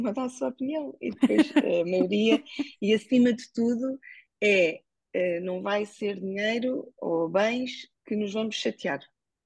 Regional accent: Portugal; porque sou portuguesa, não é?

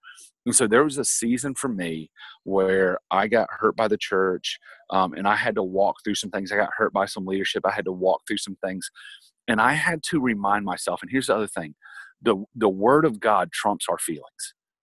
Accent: the South, United States; I'm from the South. And so when you grew up, it was just, you know, you believe in Jesus because this is what we do.

